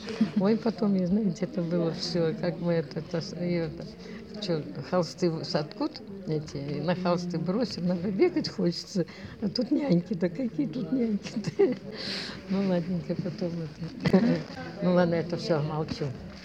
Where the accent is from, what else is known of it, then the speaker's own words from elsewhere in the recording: Klyuchevka, Novosibirsk Oblast, Russia; Я родилась в Новосибирской области, Тогучинский район, деревня Ключевка.